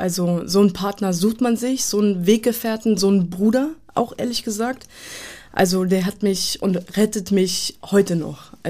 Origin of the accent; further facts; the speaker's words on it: Hanover, Lower Saxony, Germany; dass ich immer sagen kann, ich komme aus Hannover-Linden.